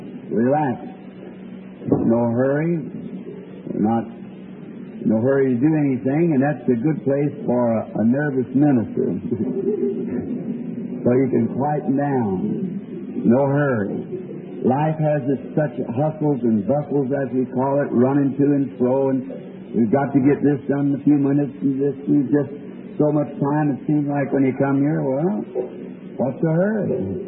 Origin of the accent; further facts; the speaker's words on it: Ireland; and I was there as an Irishman.